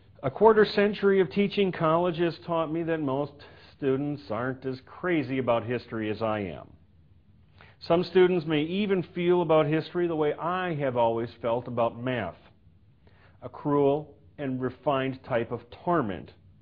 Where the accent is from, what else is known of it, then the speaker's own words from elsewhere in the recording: Wisconsin, United States; For example, as a kid growing up in Wisconsin, I was taught that the Civil War was fought because the northern states wanted to free the slaves